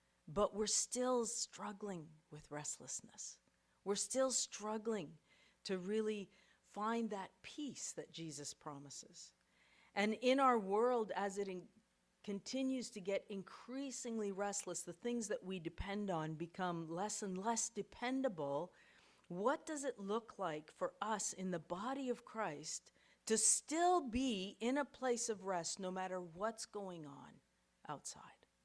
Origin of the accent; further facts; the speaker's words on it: Ethiopia; So many of you know that I grew up in East Africa, and my parents were missionaries in Ethiopia.